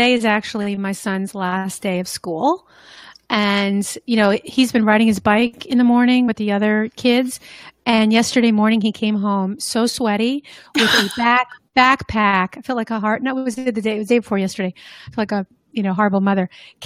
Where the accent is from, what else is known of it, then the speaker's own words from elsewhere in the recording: Northeast, United States; living in the Midwest, because I grew up in the Northeast, and school always got out in June